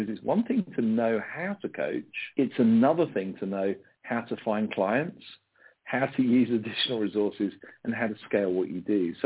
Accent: United Kingdom; this is the difference between me being a Brit who's a terrible salesperson

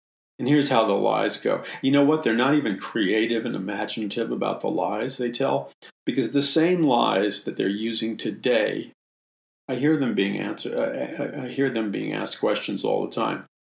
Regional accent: Jackson Heights, New York, United States; when I was a kid growing up in Jackson Heights, Queens, and the communists and the Marxists.

